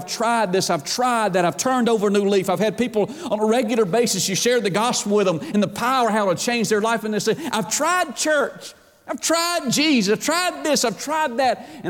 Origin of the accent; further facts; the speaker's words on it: Atlanta, Georgia, United States; I grew up in Atlanta, going to Georgia Tech.